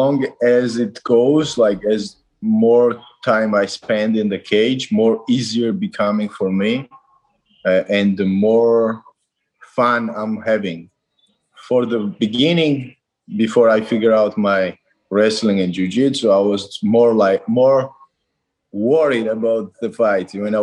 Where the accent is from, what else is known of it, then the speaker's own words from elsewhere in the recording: Georgia; English is a second language; In general, I'm from the Eastern Europe country, Georgia, is from the Sheni Dedashev country.